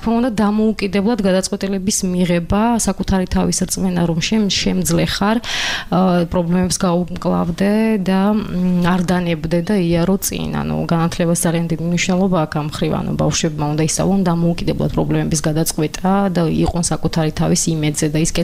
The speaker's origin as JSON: {"language": "Georgian", "town": "Sukhumi", "region": "Abkhazia", "country": "Georgia", "tie": "born or raised there", "said": "ჩემი პირადი მოტივაცია აფხაზეთთან არის დაკავშირებული და სოხუმთან, სადაც მე დავიბადე და გავიზარდე"}